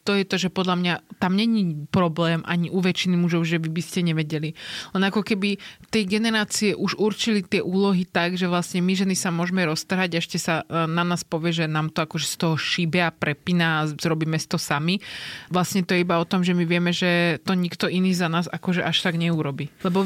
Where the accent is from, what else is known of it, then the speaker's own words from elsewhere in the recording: Žilina, Žilina Region, Slovakia; A je len náhoda, že som zo Žiliny.